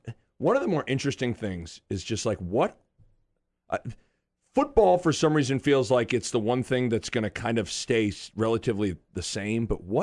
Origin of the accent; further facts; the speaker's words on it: Lincoln, Nebraska, United States; Burkle was always, I mean, growing up in Lincoln, it was like circles were drawn.